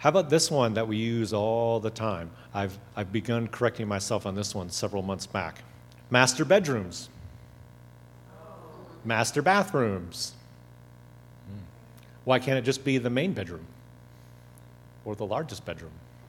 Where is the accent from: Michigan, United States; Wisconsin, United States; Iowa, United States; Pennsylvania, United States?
Wisconsin, United States; Certainly, when I was growing up, I heard a whole lot of Polack jokes growing up in Wisconsin.